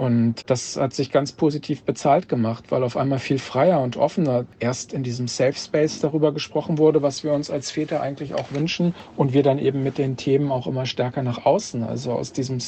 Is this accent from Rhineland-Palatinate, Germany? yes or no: no; Kassel, Hesse, Germany; born there; now in Hamburg, Germany; Ich bin 37 Jahre alt, bin gebürtiger Kasseler und bin seit etwas mehr als 15 Jahren in Hamburg